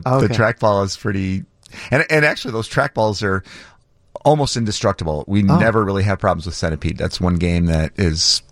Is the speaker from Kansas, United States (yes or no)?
no; Chicago, Illinois, United States; Born and raised in Chicago. Went to high school in the suburbs, college at University of Illinois in Champaign, and then moved back here after college.